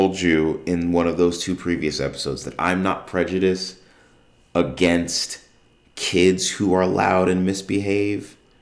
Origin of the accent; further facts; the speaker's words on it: New Jersey, United States; moved away as an adult; now in North Texas, United States; I live in North Texas, and I've lived here for almost 20 years now. I moved from New Jersey.